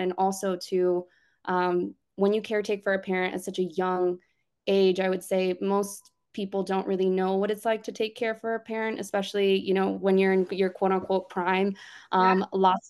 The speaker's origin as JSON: {"language": "English", "town": "Miami", "region": "Florida", "country": "United States", "tie": "born or raised there", "said": "And also, you know, I grew up in Miami and I was the person that wanted to go hiking and biking and camping all the time."}